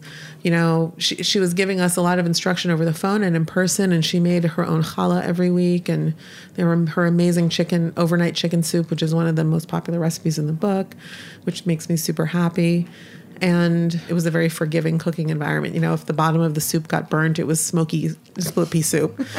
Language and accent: English; Palo Alto, California, United States; also born or lived in Connecticut; At 7 months, my mom got on the plane sort of right under the deadline, and I was born in Connecticut and grew up in Palo Alto.